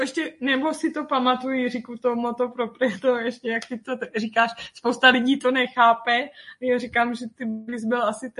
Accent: Podbořany, Ústí nad Labem Region, Czechia; born there; Musíš jít na tu matriku, jako tu prapůvodní, kde jsi se narodil. Já třeba v Podbořanech nebo tak

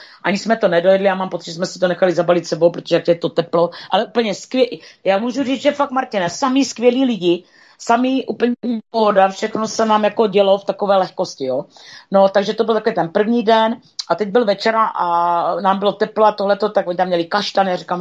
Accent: Moravia, Czechia; My vždycky, když jsme řekli s Pájou, že jsme z Moravy

